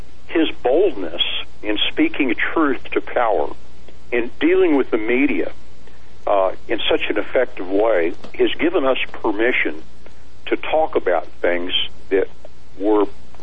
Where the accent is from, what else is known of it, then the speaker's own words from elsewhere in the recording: United States; I'm an American. I'm a free moral agent.